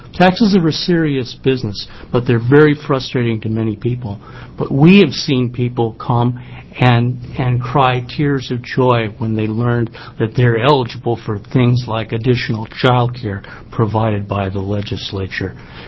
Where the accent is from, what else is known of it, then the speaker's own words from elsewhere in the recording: Corvallis, Oregon, United States; I am from Corvallis